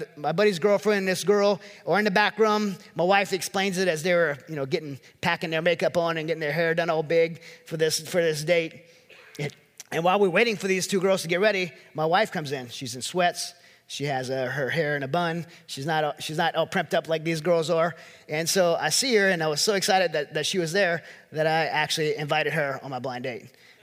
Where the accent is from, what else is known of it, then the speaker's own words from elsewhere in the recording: Louisiana, United States; I'm from Louisiana again, so this California blonde hair girl